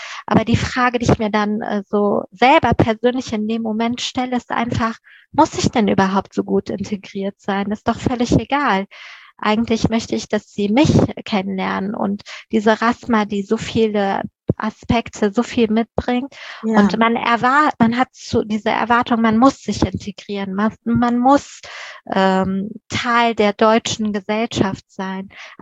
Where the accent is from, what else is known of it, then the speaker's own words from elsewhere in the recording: Afghanistan; Ich bin in Afghanistan geboren und ich stehe auch voll und ganz zu dem, wer ich bin.